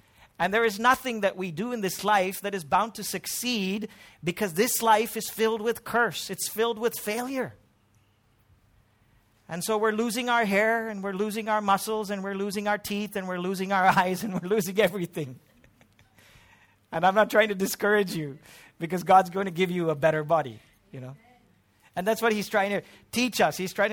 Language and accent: English; Pune, Maharashtra, India; I grew up in Pune, which was Anglo-Indian and British, right?